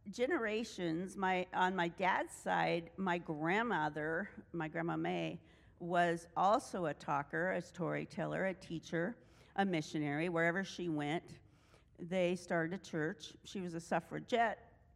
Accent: Orient, Washington, United States; also born or lived in Colville, United States; I was born in Colville, Washington in 1956, but I grew up in Orient.

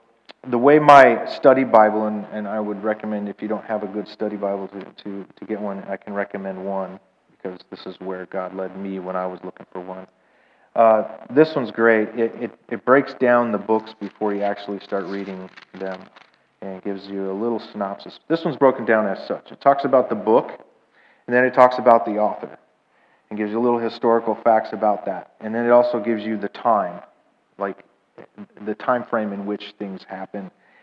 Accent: Southwest, United States; I'm from the Southwest, so all the states out there are pretty good size.

